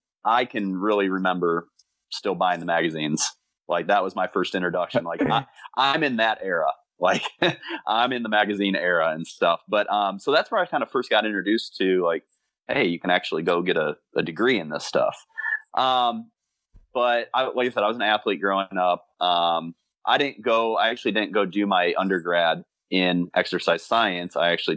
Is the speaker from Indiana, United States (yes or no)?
yes; Valparaiso, Indiana, United States; we grew up in Indiana, just kind of right over the border from Chicago in Valparaiso. So if any of your listeners are familiar with Valparaiso, Indiana, that's where I'm from.